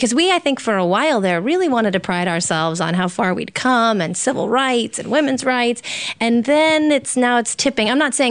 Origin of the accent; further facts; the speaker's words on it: Brooklyn, New York, United States; I'm from Brooklyn.